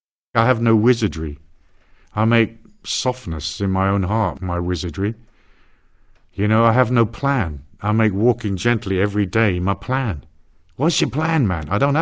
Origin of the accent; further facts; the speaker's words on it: England, United Kingdom; I'm an English tourist.